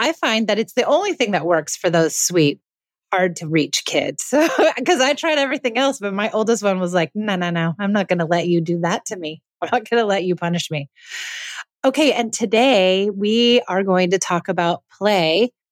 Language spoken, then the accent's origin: English; Los Angeles, California, United States; And we're both from Los Angeles, so it's nice to get away.